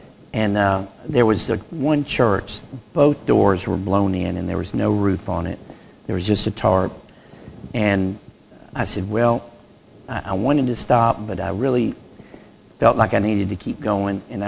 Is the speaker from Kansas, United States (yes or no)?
no; Wedowee, Alabama, United States; from Wedowee, Alabama, and just passing through